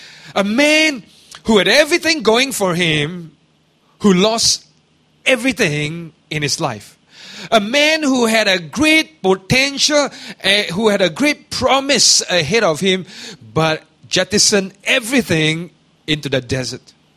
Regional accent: Liverpool, North West England, United Kingdom; I'm a Liverpool fan. I'm a Scouser.

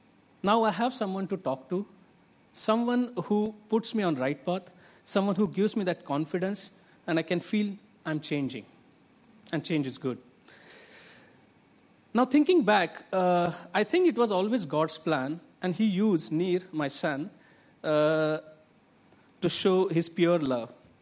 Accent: Mumbai, Maharashtra, India; now in Hong Kong; So I'm from Mumbai and been in Hong Kong for about 9 years.

